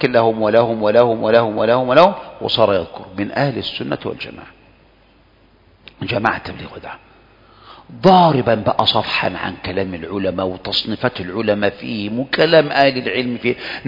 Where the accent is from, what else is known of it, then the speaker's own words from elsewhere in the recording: Egypt; أما عندنا في مصر، عندنا في مصر